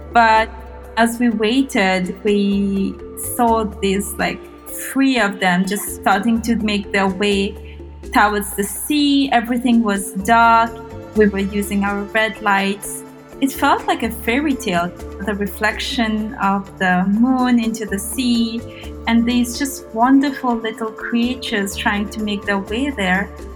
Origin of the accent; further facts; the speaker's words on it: Mauritius; moved away as an adult; It was great. I lived like 15 minutes away from the sea. So all our weekend outings was to the beach mostly. And I think it took like, it's only when I left the country, you know, to go overseas for my studies